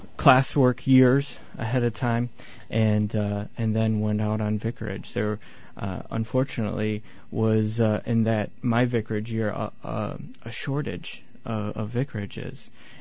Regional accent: Brighton, Michigan, United States; I was raised in Michigan, and went to a church of Shepherd of the Lakes in Brighton, Michigan

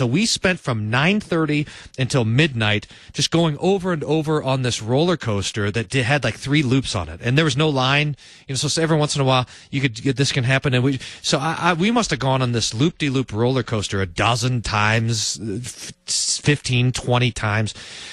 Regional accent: Albuquerque, New Mexico, United States; also born or lived in Texas; We moved once when I was growing up from Albuquerque to New Mexico, or from Texas to New Mexico there in Albuquerque.

